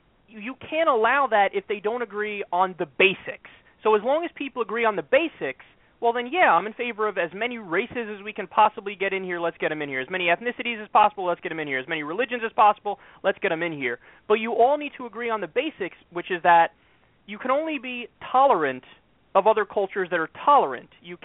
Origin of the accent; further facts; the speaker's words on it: United States; I think we, or myself as an American, I should criticize what Americans do wrong first